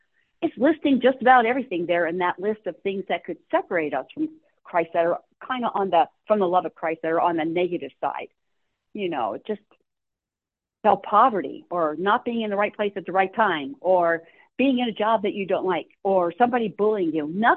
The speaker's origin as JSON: {"language": "English", "town": "Philadelphia", "region": "Pennsylvania", "country": "United States", "tie": "born or raised there", "said": "I remember a time when I was little in Philadelphia. I grew up in Philadelphia, a little bit of a rough neighborhood every now and then."}